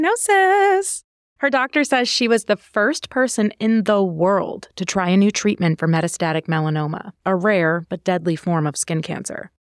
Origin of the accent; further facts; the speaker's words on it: New Jersey, United States; So, Taylor, personally, as someone born and raised in Jersey, I don't know if I agree with Connecticut on this one.